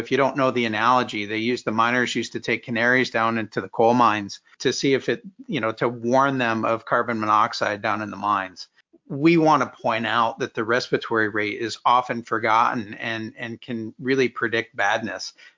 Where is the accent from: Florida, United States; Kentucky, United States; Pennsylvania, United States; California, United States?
Pennsylvania, United States; Scranton; I'm from Scranton, Pennsylvania. That's coal country, if you didn't know.